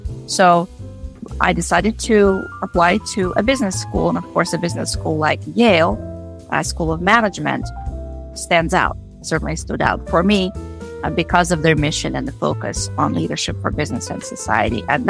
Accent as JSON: {"language": "English", "region": "Moscow", "country": "Russia", "tie": "born or raised there", "said": "I grew up in Moscow, as you know."}